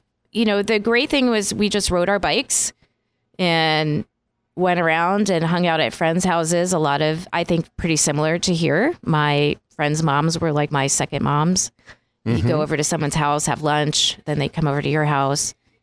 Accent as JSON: {"language": "English", "region": "New York", "country": "United States", "tie": "born or raised there", "said": "I think the one thing I miss is the diversity that I had growing up in New York."}